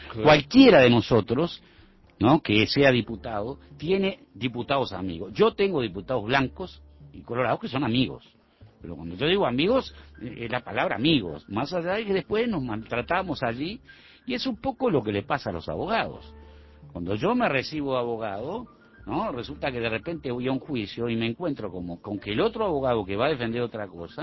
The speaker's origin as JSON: {"language": "Spanish", "country": "Uruguay"}